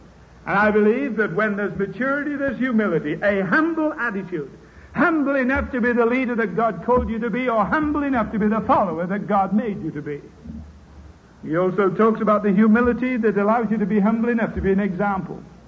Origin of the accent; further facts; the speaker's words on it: United Kingdom; now in United States; no, I'm British. My citizenship is in Britain, but I'm a resident down here at the moment in the United States of America.